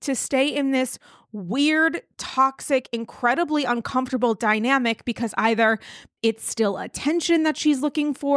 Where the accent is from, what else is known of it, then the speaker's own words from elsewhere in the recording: Rhode Island, United States; I'm from Rhode Island, smallest state with the greatest accent.